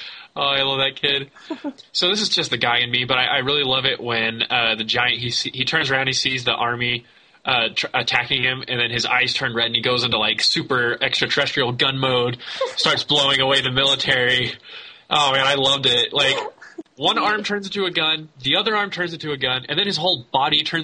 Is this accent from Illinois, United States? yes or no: no; Texas, United States; Like, I'm from South Texas, so when, you know, whitetail season rolls around, I mean, it's just a fact of life.